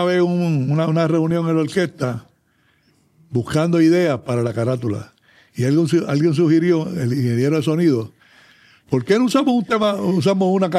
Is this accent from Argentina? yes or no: no; Humacao, Puerto Rico; Él era de Humacao, igual que yo, somos de Humacao.